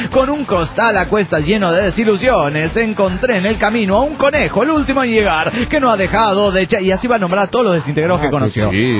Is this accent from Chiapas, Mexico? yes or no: no; Oaxaca, Mexico; de Oaxaca.